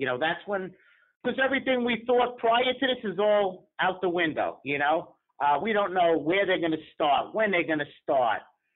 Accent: United States; So I spent the night in a hospital in Montreal, and because I'm an American citizen, they couldn't treat me.

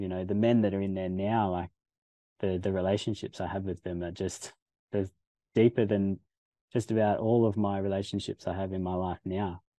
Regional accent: Australia; You know, like growing up in Australian culture, like there's definite, my upbringing was boys don't cry, you know, boys are tough, you don't have emotions.

